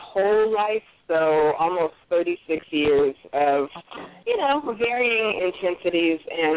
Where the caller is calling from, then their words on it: Alameda, California, United States; calling from Alameda, California.